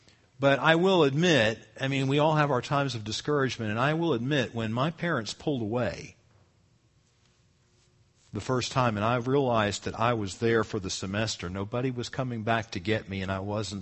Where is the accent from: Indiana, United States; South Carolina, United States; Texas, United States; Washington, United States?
South Carolina, United States; see, I grew up in South Carolina and never really knew anything about Bob Jones.